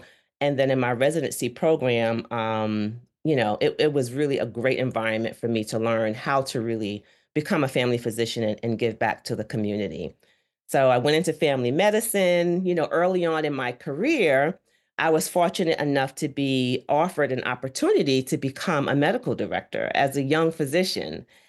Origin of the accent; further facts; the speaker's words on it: Brooklyn, New York, United States; But growing up in Brooklyn, New York, I lived with my grandparents.